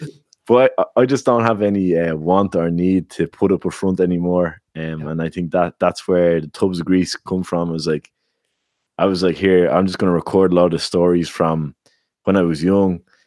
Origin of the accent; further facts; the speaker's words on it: Ireland; also born or lived in Canada; And that really hit me when I came home from Canada back to Ireland, because not only was I leaving my friends there that I had built over a time, but I was also coming back to a place that I didn't recognize anymore